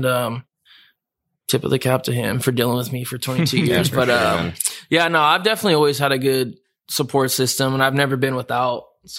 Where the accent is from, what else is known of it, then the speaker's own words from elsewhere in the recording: Fresno, California, United States; also born or lived in Singer; originally I'm from Fresno. I moved to Singer in, like, second, third grade.